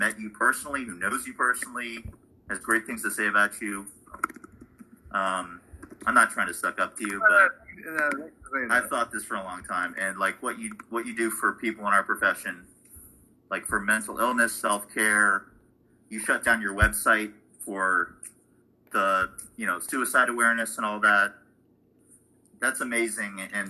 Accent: the South, United States; So I knew I was in the South. I grew up in the South.

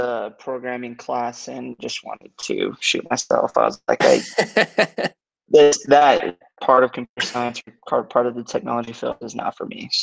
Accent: Spanish Fork, Utah, United States; I grew up in Spanish Fork.

